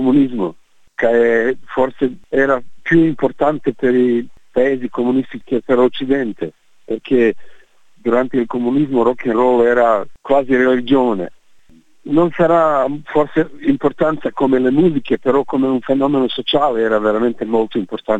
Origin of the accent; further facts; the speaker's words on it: Sarajevo, Federation of Bosnia and Herzegovina, Bosnia & Herzegovina; Italian is a second language; Io sono da Sarajevo.